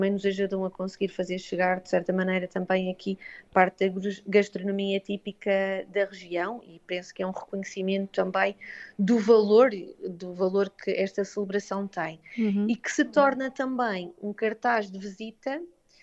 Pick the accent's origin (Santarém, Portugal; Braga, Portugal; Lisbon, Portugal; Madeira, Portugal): Madeira, Portugal; Porto Santo; Eu, pessoalmente, que sou do Porto Santo, no Porto Santo havia muita escassez de água